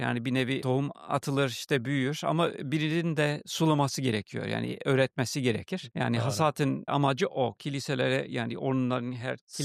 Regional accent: Pittsburgh, Pennsylvania, United States; Turkish is a second language; moved away as an adult; also born or lived in Chicago; now in Turkey; Pittsburgh'da doğdum, büyüdüm.

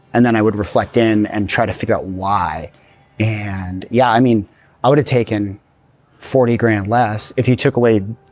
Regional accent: Midwest, United States; I'm from the Midwest. We're supposed to do everything ourselves, whether we're good at it or not.

